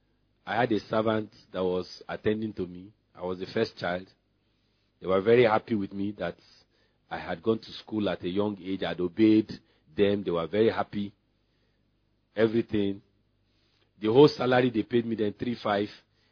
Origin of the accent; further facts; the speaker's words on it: Lagos, Nigeria; also born or lived in Ibadan; I'm from Ibadan, but I was brought up in Lagos.